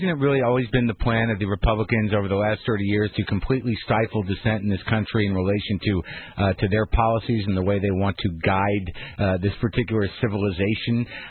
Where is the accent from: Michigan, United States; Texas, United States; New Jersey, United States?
New Jersey, United States; Jersey City; born there; My father's parents were in Jersey City. I was born in Jersey City.